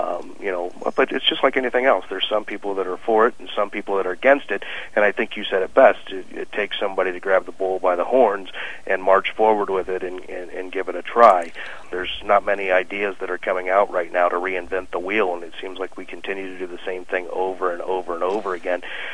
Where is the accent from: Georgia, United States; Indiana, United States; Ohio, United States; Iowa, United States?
Ohio, United States; I'm originally from Ohio and worked, cut my teeth at Scioto Downs.